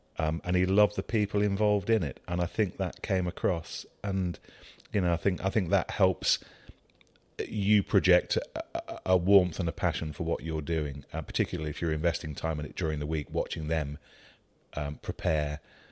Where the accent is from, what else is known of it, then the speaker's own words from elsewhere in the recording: East Midlands, United Kingdom; I was growing up in Leicestershire.